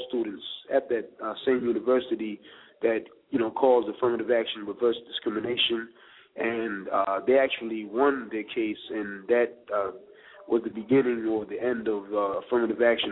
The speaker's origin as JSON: {"language": "English", "country": "United States", "tie": "born or raised there", "said": "just like any other black male growing up in American society, we have a lifetime of experiences that impact on our consciousness"}